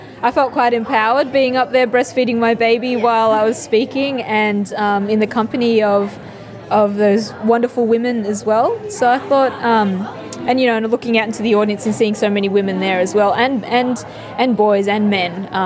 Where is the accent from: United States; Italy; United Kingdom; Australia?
Australia; I can't say I'm entirely proud of being Filipina, but I'm not entirely proud of being Australian either.